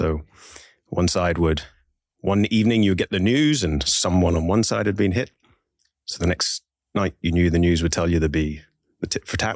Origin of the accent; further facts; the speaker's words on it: Ballyclare, Northern Ireland, United Kingdom; also born or lived in England / Belfast; I come from Irish family, and we were raised in Northern Ireland, Belfast for a little time, and then little regional country town called Ballyclare, and just grew up in one of the most extraordinarily beautiful countries